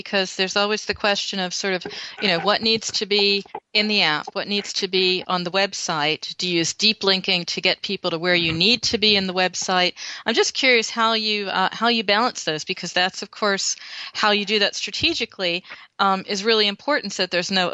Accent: United States; I mean, I'm from the States, but over in Europe, and I was there for the first time.

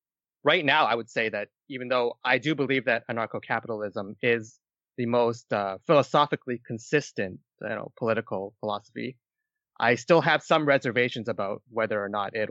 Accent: Canada; born there; also born or lived in Kuala Lumpur, Malaysia; even though I was born in Canada, I actually did move back to Malaysia for about 4 years during my early childhood, or late childhood, actually, from age 9 to 13.

